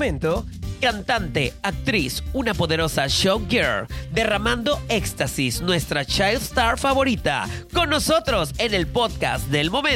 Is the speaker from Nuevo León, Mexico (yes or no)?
yes; Monterrey, Nuevo León, Mexico; Es que nosotras como regias, pues no nos escuchamos el tono para nada